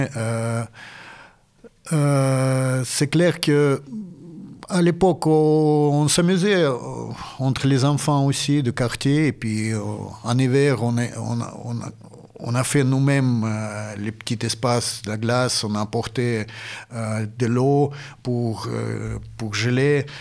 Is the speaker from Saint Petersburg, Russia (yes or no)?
no; Chelyabinsk, Chelyabinsk Oblast, Russia; born there; French is a second language; moved away; C'est vrai, je suis né à l'Oural, à Tchelyabinsk.